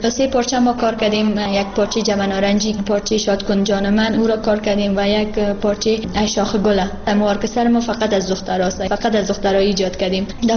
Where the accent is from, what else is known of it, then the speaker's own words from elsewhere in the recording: Afghanistan; ما از افغانستان هستیم